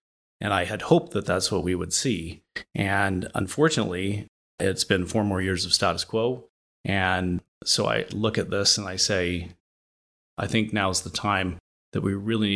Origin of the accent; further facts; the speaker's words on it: Stoney Creek, Ontario, Canada; I have a lifetime born and raised in the Winona and Stony Creek area, lived in all parts of the ward, lived on Millen Road for a portion of time, so I have some knowledge of that area of the ward.